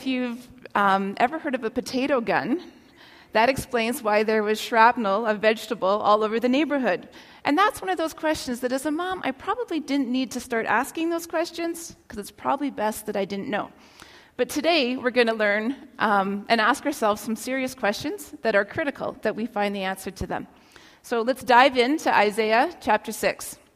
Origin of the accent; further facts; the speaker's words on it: Toronto, Ontario, Canada; because I was raised in Toronto